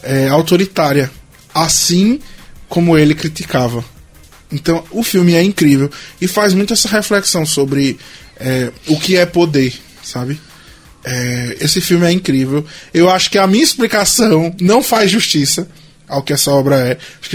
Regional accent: Brazil; Ele reflete sobre quem nós, como brasileiros, somos.

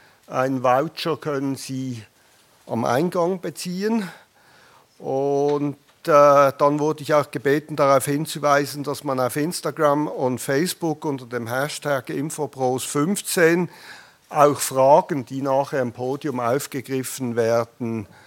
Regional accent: Basel, Basel-Stadt, Switzerland; den ich noch aus seiner aktiven Fußballerzeit in meiner Heimatstadt kenne, selber noch im damaligen alten Joggeli seine Spiele verfolgt habe.

